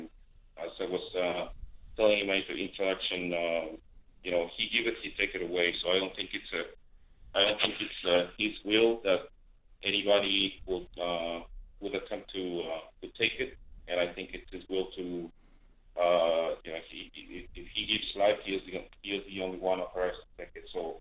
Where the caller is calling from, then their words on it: Mexico; English is a second language; You're going to have to forgive my English, as I'm calling from Mexico.